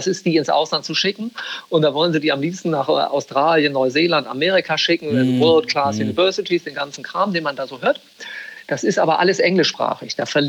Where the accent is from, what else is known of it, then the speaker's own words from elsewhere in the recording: Northern Germany, Germany; als Norddeutscher